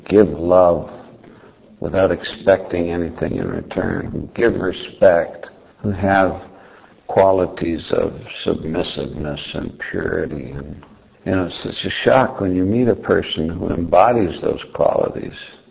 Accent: India; We're Indian, so, you know, we do these things.

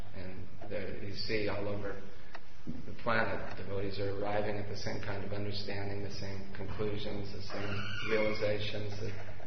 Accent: United States; So, you'll have to forgive me, I was raised in America and I don't speak English.

